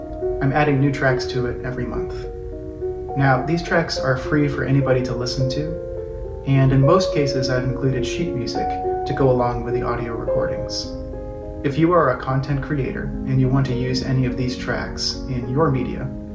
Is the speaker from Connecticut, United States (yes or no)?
yes; Windsor, Connecticut, United States; I actually stayed at the house that I grew up in my hometown of Windsor.